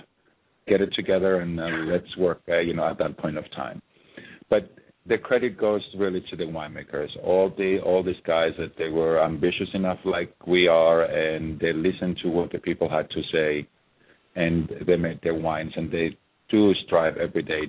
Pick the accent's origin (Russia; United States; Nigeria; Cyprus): Cyprus; I'm from Cyprus, so Cyprus is not that far from Israel.